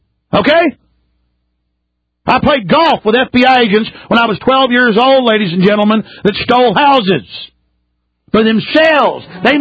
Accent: Rockwall, Texas, United States; By the way, again, I grew up in Rockwall, Texas

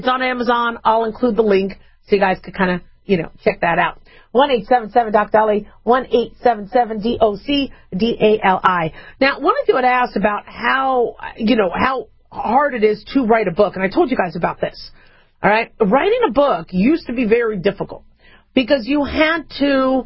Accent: Las Vegas, Nevada, United States; I know I'm from Vegas, and, you know, we don't really like to talk about gambling too much on this show.

